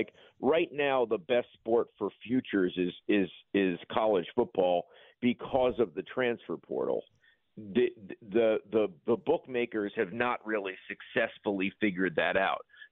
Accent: New York, United States; and I'm this New Yorker screaming, "Salt, salt, not sand

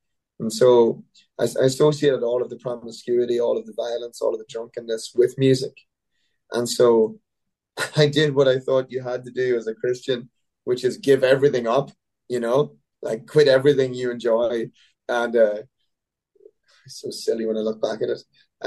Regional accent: Monaghan, County Monaghan, Ireland; she led me to Jesus in my hometown in Monaghan in Ireland.

